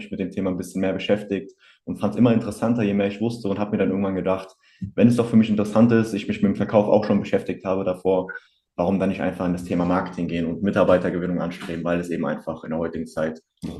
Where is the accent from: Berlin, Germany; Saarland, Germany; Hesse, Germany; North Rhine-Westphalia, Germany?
Hesse, Germany; Hanau; 20 Jahre alt, komme aus der Nähe von Hanau.